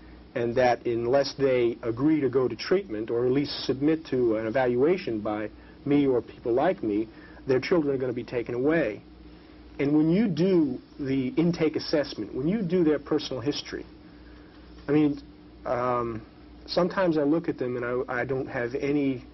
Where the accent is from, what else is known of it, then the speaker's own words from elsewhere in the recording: Brooklyn, New York, United States; Well, I grew up in the Bayreuth section of Brooklyn.